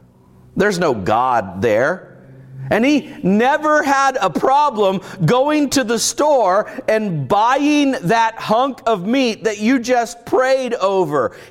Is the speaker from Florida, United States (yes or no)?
yes; Florida, United States; I grew up in Florida. I had never heard of such a thing until I came up north.